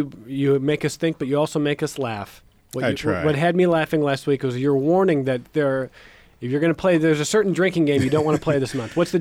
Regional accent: Canada; accent: Canadian; However, even my Canadian accent gives me away at times.

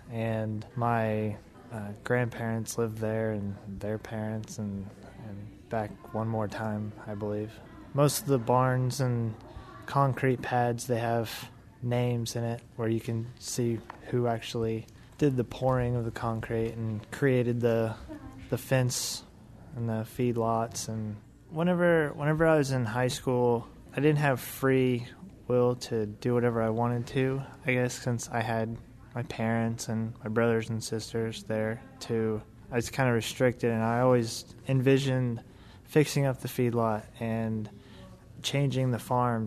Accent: Burlington, Kansas, United States; from Burlington, Kansas, and I live on a fifth-generation family farm. I have lived there for 10 years, went to college, and moved back, and now I'm the primary resident.

